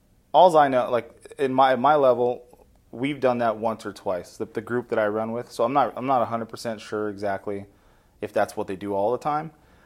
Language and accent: English; Tacoma, Washington, United States; Tacoma, Washington. Yeah. So it's kind of, well, the outskirts of Tacoma, really. So yeah, Washington State, really.